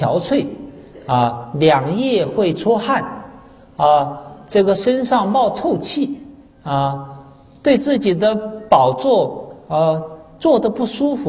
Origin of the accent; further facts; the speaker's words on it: China; 所以我们作为中国人啊